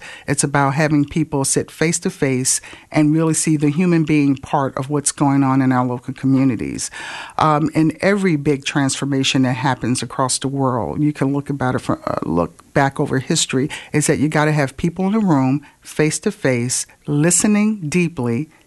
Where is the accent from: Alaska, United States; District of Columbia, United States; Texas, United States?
District of Columbia, United States; Washington; also born or lived in New Jersey; now in Jacksonville, United States; I came from New Jersey. I'm originally from Washington, D.C.